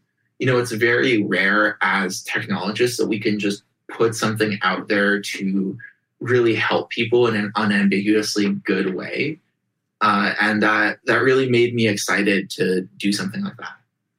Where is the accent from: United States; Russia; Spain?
Russia; I grew up in Russia in the early 90s